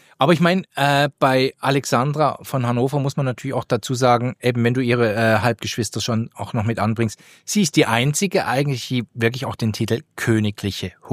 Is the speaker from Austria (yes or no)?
no; Switzerland; Bei uns in der Schweiz sind es ja immer 3